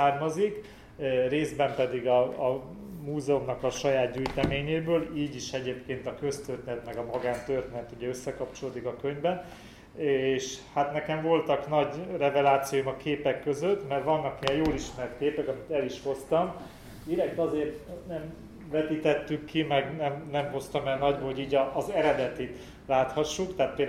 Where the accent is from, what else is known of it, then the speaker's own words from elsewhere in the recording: Budapest, Hungary; én Budapesten nőttem föl